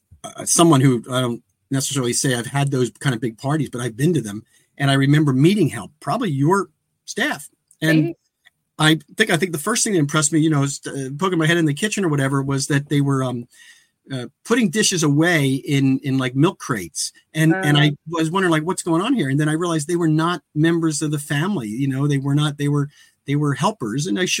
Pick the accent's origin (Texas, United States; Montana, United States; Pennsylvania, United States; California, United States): Pennsylvania, United States; I'm here from Delaware County, Pennsylvania. It's the county that is in the southeastern corner of Pennsylvania